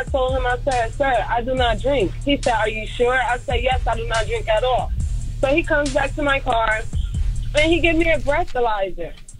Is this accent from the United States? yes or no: yes; New Jersey, United States; now in North Carolina, United States; I live in North Carolina, but I'm from New Jersey.